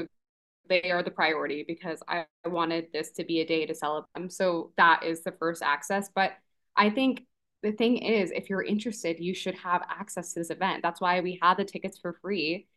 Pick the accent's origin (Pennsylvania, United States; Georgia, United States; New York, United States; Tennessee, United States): New York, United States; New York City; I'm a New Yorker born and raised, so I'm originally from the Bronx. I'm Puerto Rican and Albanian.